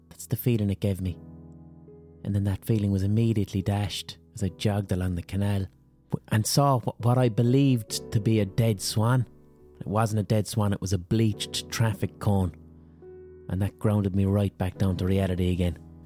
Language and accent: English; Limerick, Munster, Ireland; I'm from Limerick. I'm not used to those Cork hills.